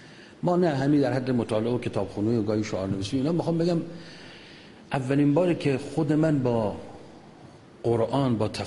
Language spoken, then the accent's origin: Persian; Mashhad, Razavi Khorasan, Iran; ما مشهدی هستیم دیگه،